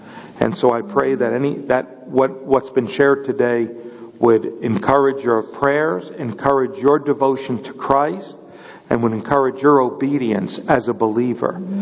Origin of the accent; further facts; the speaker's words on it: New York, United States; And I'm from New York. I understand him. I understand where that comes from.